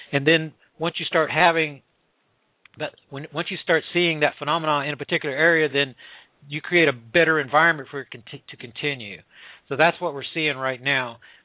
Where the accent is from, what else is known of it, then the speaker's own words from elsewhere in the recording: Florida, United States; This is whenever we have the cold weather in Florida. So I'm from Florida.